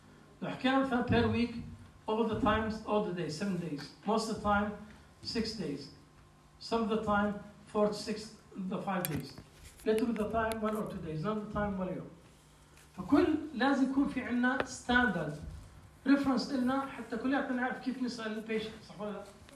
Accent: Jordan; also born or lived in United Kingdom; هلا بنحكي في عندنا بالأردن بالذات مثلا هون

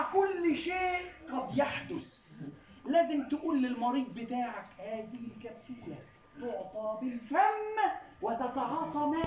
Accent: Egypt; عندنا في مصر

